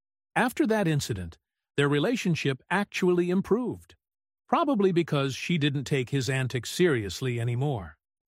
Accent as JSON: {"language": "English", "country": "Canada", "said": "We're Canadian."}